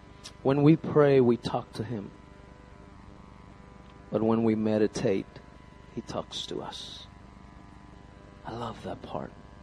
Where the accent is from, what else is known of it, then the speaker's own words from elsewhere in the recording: Kolkata, West Bengal, India; English is a second language; I grew up in Calcutta. Calcutta is the size of Dallas-Fort Worth Airport.